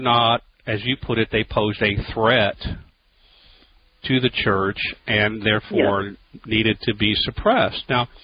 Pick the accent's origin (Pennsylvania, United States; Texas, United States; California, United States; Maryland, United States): Texas, United States; maybe it's just because I'm a Texan and American and a Republican